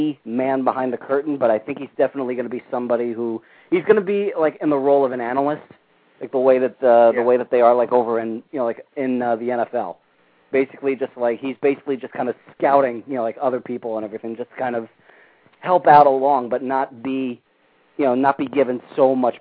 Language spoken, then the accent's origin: English; New York, United States; It just really, really disappointed me as a New Yorker.